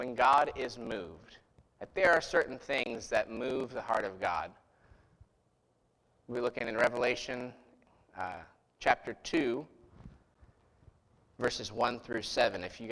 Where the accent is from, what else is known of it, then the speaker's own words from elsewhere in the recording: Delphi, Indiana, United States; My wife Candace, sitting over there in the yellow. We are from Delphi, Indiana